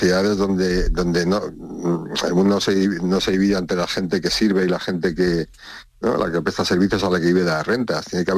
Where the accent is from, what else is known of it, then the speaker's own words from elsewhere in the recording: Spain; este es un problema que tenemos nosotros como españoles